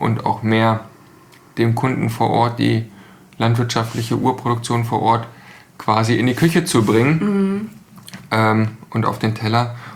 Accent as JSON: {"language": "German", "region": "Harz", "country": "Germany", "tie": "born or raised there", "said": "Also ich bin ja quasi ein Kind des Waldes. Ich habe meine Jugend im Hainholz verbracht und auf dem Pferd. Und das ist schon, ja, ich glaube, mich verbindet ganz, ganz viel mit dem Harz."}